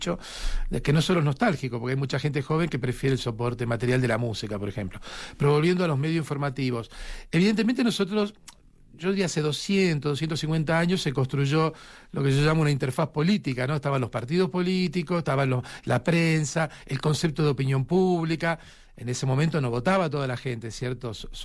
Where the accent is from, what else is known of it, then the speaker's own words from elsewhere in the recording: Argentina; Yo soy argentino, pensemos en la segunda mitad del siglo XX